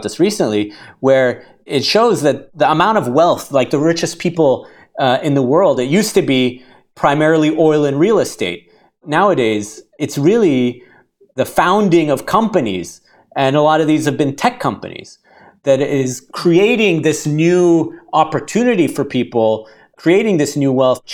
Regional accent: California, United States; growing up in Silicon Valley, I was very much, you know, Silicon Valley is near Berkeley.

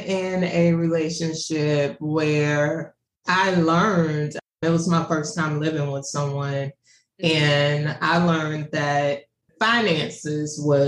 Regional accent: Louisiana, United States; moved away as an adult; also born or lived in Dallas; now in Maryland, United States; So, as you said … born and raised in Louisiana, small town in Louisiana. Went to college in Dallas, moved to the DMV area like 20 years ago, and currently live in Maryland.

